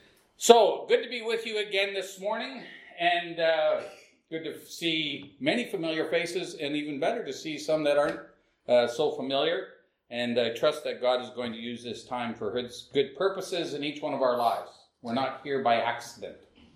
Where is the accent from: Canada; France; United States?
Canada; Winnipeg, Manitoba; we're from Canada. We lived here for a number of years. We come back for a few months every year. Usually at this time of the year, because back at home, that's what it's like at our house in Winnipeg, in the very center of Canada.